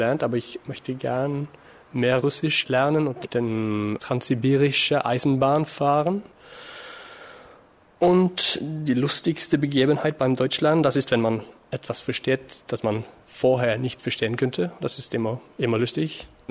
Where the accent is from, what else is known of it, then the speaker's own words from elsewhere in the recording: Grimstad, Agder, Norway; German is a second language; now in Germany; Ich komme aus Norwegen, aus einer kleinen Stadt mit dem Namen Grimstad. Ich habe schon meine Lehrerausbildung in Norwegen gemacht und jetzt bin ich hier in Deutschland, ein bisschen mehr Deutsch zu lernen.